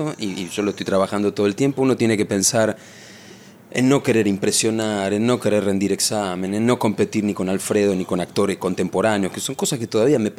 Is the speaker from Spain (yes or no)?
no; Florida, Buenos Aires Province, Argentina; Yo nací acá en Buenos Aires, en Capital, y después, cuando mi vieja se separó, nos fuimos a vivir a Florida, en Vicente López, a la casa de mi abuela.